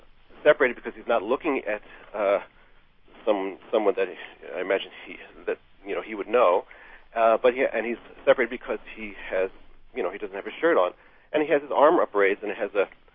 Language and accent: English; New York City, New York, United States; I'm from New York City, there's certain things you take for granted